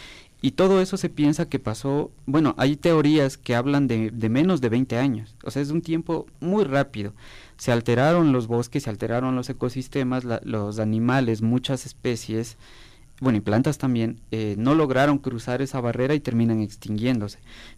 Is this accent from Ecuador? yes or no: yes; Ecuador; Y no lo digo porque soy ecuatoriano ni me gusta, ni porque me guste mi país, que sí me gusta